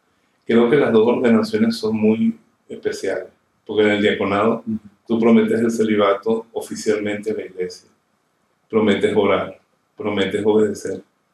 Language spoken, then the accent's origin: Spanish; Venezuela; Solamente la carretera entre Caracas y mi pueblo, cuando estamos en tiempo de lluvia, hay un verdor, una belleza, una vida. Yo estaba extasiado, está mi tierra otra vez.